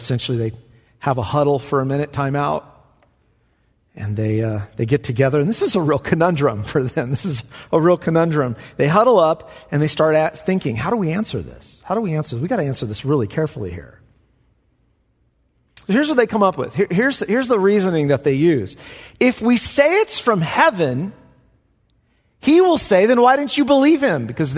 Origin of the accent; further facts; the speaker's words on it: Lemoore, California, United States; I mean, I'm from Lemoore. Come on. Do you know where that is?